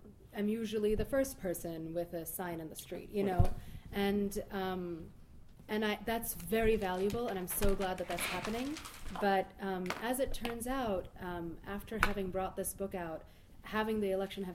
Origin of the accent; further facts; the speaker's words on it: New York, United States; now in Nashville, United States; I'm from New York, but I just recently started teaching creative writing at Vanderbilt University, so I now live in Nashville.